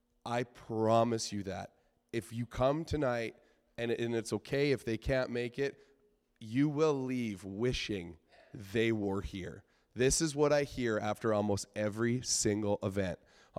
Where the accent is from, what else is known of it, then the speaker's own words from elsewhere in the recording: Sicamous, British Columbia, Canada; I'm coming to you from, I'd be very curious to know, if anyone knows where Sycamuse, British Columbia is. Yeah, a couple people familiar with Sycamuse. So that's my hometown. That's actually where my wife and I, as of last week, are now settling once again.